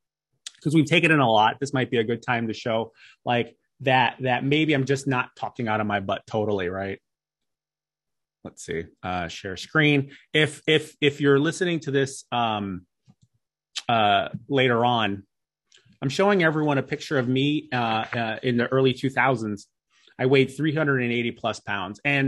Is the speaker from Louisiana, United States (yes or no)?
no; Chicago, Illinois, United States; I was living this amazing life for a young guy in my hometown of Chicago, but I had no idea because I was just getting by.